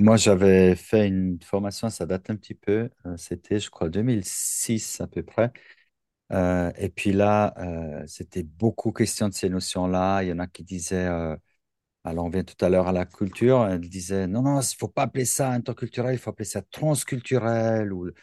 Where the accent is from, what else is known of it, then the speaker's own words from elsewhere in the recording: German-speaking Switzerland, Switzerland; j'ai mon identité en tant que Suisse, en tant que Vaudois, donc le canton de Vaud où j'habite, la Suisse allemande où je grandis.